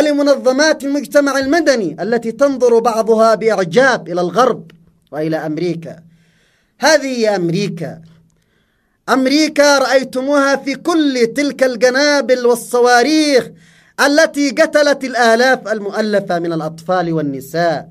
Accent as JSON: {"language": "Arabic", "country": "Yemen", "said": "وهذه قيمنا كيمنيين، قيم الكرم"}